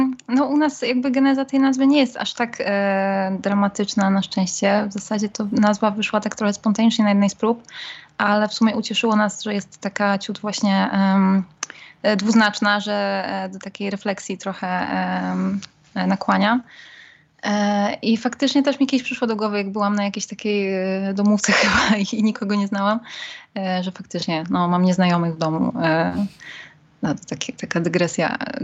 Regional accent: Białystok, Podlaskie Voivodeship, Poland; now in Kraków, Poland; ja pochodzę z Białegostoku, więc to najdalej zdecydowanie ze wszystkich.

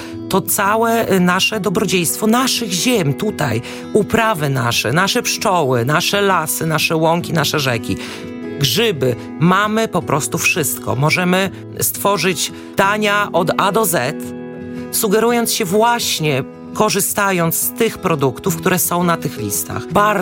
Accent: Białystok, Podlaskie Voivodeship, Poland; jestem białostoczanką rodowitą

